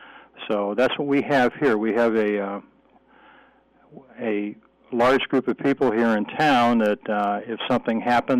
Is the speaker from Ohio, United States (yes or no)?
yes; Youngstown, Ohio, United States; now in South Carolina, United States; I am from Youngstown, Ohio. I grew up there, and I moved to South Carolina in 1987.